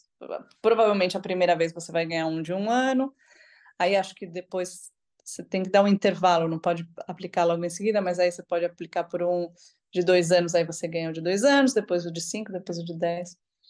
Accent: São Paulo, Brazil; also born or lived in Buenos Aires, Argentina; now in Malmö, Sweden; eu sou artista e nasci em Buenos Aires, mas cresci em São Paulo, me formei em São Paulo, mas hoje moro na Suécia e trabalho na Dinamarca.

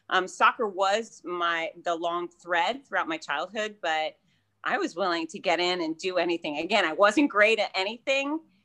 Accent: Fort Lauderdale, Florida, United States; I was born and raised in the Fort Lauderdale area.

